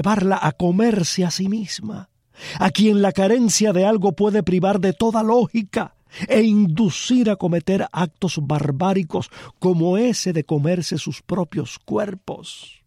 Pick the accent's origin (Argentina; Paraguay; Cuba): Cuba; siendo cubanos